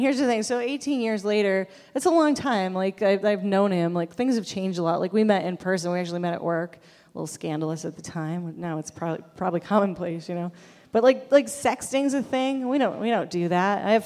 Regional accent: Buffalo, New York, United States; also born or lived in Van Nuys; I am from Buffalo, New York, but I spent about 4 years living down near Los Angeles in a town called Van Nuys.

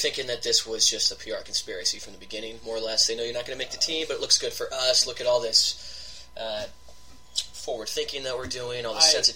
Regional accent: United States; also born or lived in London, Canada; I've got dual citizenship, okay. And I've lived in on American soil since I was like 6 months old.

